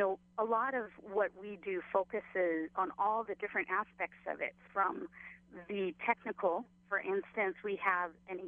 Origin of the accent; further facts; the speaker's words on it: Boston, Massachusetts, United States; now in Koloa, United States; Actually, I did not, but I grew up in Boston.